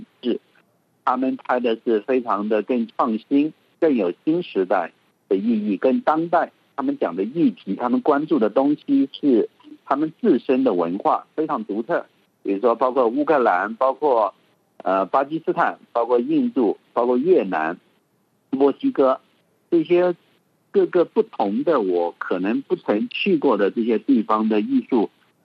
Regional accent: Myanmar; 特别对我这种来自于比较偏远的一个地区缅甸，然后相对我们在地的电影并不那么发达的一个状况下

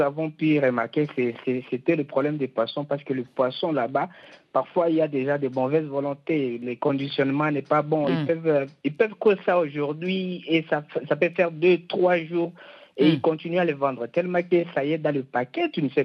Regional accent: Goma, North Kivu, DR Congo; Parce qu'ici, chez nous, au Goma, on ne consomme pas ça.

